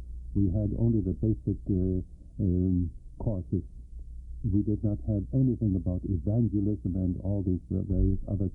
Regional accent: Frankenmuth, Michigan, United States; And I came from Frankenmuth, my father was

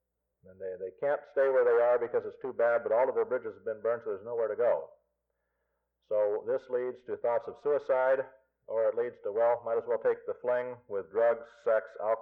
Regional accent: the West, United States; And this is what explains the big phenomenon of what we know out in the West. I grew up in the West.

